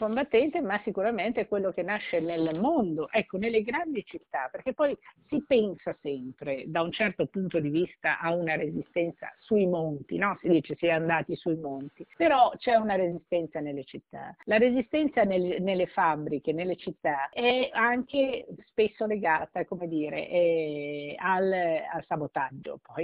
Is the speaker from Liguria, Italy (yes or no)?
yes; Liguria, Italy; Per me, che sono ligure, è importante ricordare due nomi su tutti